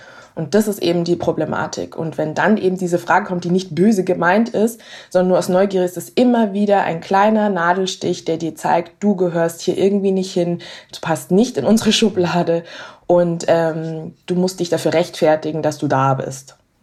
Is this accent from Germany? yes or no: yes; Munich, Bavaria, Germany; wenn ich zum Beispiel sage, ich komme aus München